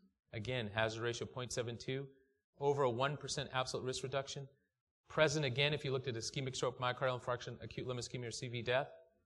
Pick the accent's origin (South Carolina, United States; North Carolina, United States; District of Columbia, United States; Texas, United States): North Carolina, United States; This is something I do because I'm from North Carolina.